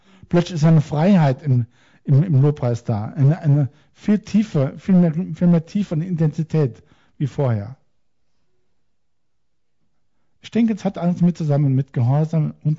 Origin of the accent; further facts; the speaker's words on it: Austria; Ich komme aus Österreich, da war ich auf einige Berge, habe von oben geblasen.